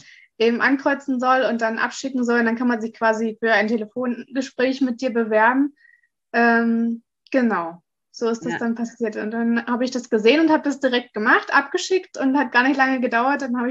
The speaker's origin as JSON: {"language": "German", "region": "Saxony", "country": "Germany", "said": "ich bin 28 Jahre alt. Ich komme ursprünglich aus der Oberlausitz, das ist in Sachsen, und wohne jetzt aber in Bayern."}